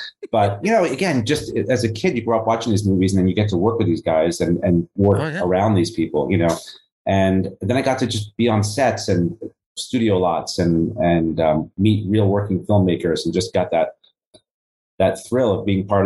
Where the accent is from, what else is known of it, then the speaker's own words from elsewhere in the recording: New Jersey, United States; I'm from New Jersey and Southern New Jersey suburbs.